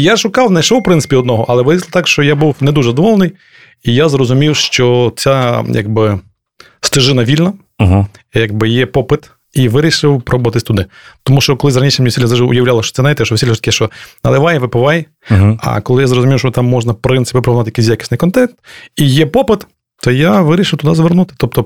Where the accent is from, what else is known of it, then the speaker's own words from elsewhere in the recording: Drohobych, Lviv Oblast, Ukraine; Так, я з Дрогобича. Тобто мої батьки, в принципі, з навколишніх околиць, але сам я особисто з Дрогобича.